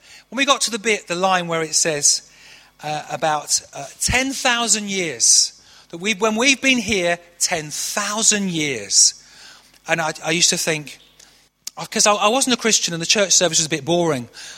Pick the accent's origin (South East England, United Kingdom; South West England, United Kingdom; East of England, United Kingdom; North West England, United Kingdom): North West England, United Kingdom; Manchester; There's a church up near where I grew up in Manchester, and they've turned it into a gym.